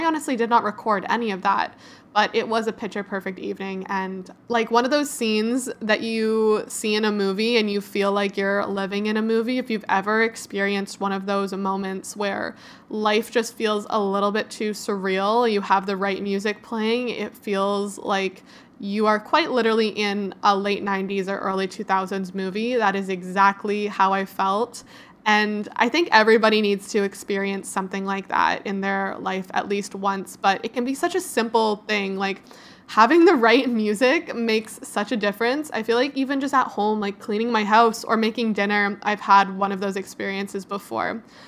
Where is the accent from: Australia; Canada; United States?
Canada; And as a Canadian girl, you don't really get to go.